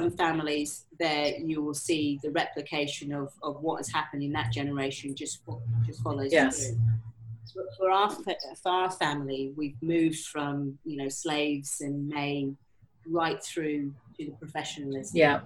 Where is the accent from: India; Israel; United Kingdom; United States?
United Kingdom; London; I'm from West London